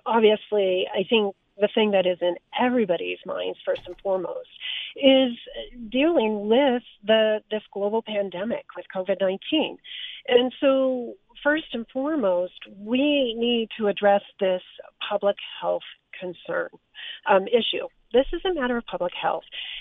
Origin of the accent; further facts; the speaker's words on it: Flagstaff, Arizona, United States; now in Tucson, United States; I was born in Flagstaff, Arizona, and spent my childhood years in the northern part of the state, and eventually made my way to Tucson in 2003.